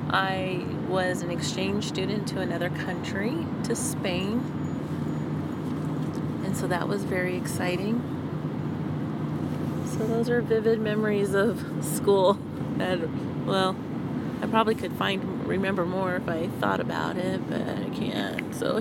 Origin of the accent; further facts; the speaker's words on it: Oroville, California, United States; born there; also born or lived in Tennessee / Missouri; So I was born in Oroville, California. Of course, I don't remember any of that, but I was born there because my father was working on the dam there